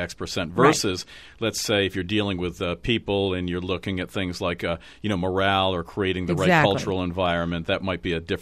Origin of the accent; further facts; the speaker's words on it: Norwalk, Connecticut, United States; born there; I was born in Norwalk, Connecticut back in 19